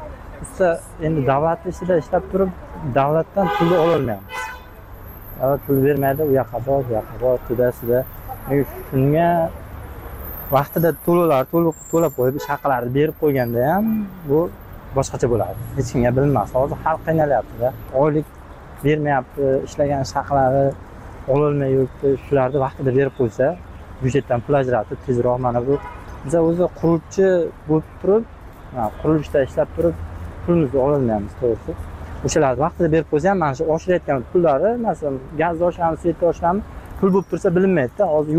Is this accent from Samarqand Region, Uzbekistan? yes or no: no; Qashqadaryo Region, Uzbekistan; Biz o'zim Qashqadaryodanman.